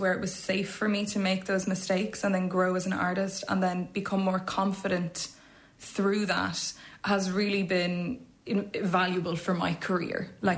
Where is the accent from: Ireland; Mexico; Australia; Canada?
Ireland; Dublin, County Dublin; I'm a soprano from Dublin